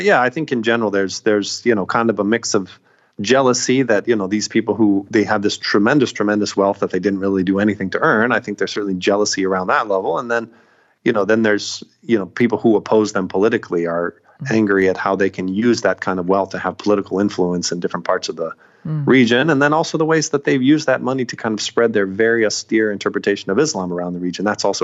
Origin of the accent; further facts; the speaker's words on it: United States; as an American journalist writing about Saudi Arabia